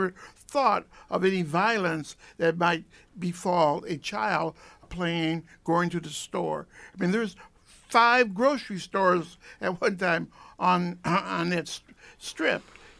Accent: Rochester, New York, United States; And he came over and, oh, where are you from? Oh, Rochester, New York.

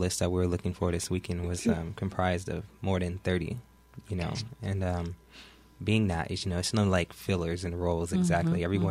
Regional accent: Louisiana, United States; So, born and raised, Louisiana.

